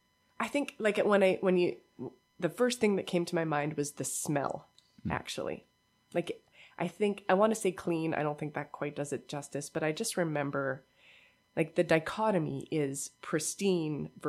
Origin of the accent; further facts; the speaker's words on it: Trail, British Columbia, Canada; So growing up in Trail was interesting because there was also this weight to it.